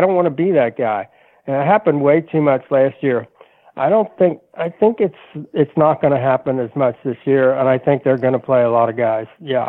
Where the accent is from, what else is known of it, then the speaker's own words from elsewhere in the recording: Kentucky, United States; I mean, I grew up in Kentucky.